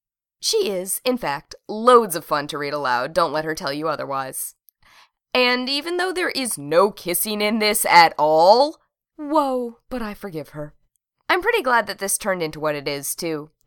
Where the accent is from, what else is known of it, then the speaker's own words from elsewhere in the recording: United Kingdom; accent: British; I apologize for my British accent a lot.